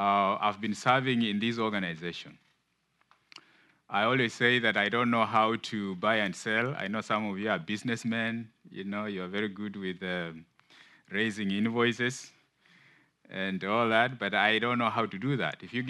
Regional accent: Kenya; I'm from Africa, Kenya.

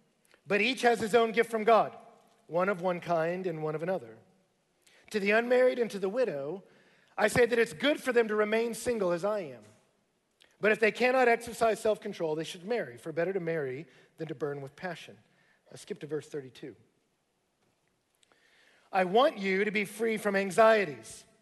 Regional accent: Katy, Texas, United States; I grew up out in Katy, and you know, you don't often remember what people say to you

